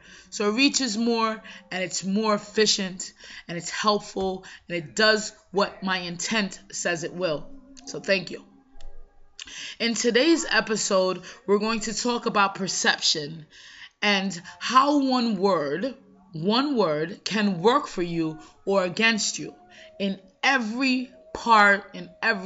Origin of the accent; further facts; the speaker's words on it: Jamaica; And I'm Jamaican, so there's this way that Jamaicans make porridge, and we love our porridge.